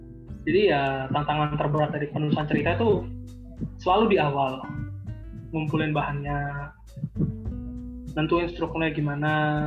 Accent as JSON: {"language": "Indonesian", "region": "Jakarta", "country": "Indonesia", "said": "Saya orang Betawi"}